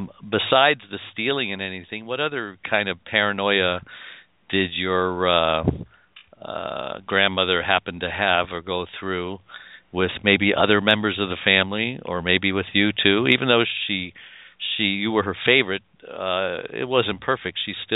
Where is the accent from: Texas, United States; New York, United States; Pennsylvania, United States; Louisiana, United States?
New York, United States; We came from New York, so tangerine trees was a novelty.